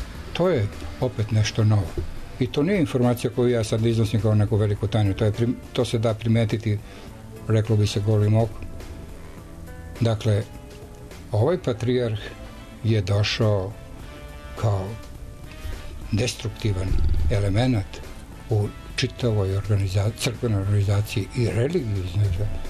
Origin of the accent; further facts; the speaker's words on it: Supetar, Split-Dalmatia County, Croatia; also born or lived in Šibenik; Ja sam odrastao u Supetru na Braču. Moj otac je bio oficir. I tamo su se rodile moje ćerke. Sve, tamo sam živeo 6 godina, a posle toga 10 godina u Šibeniku.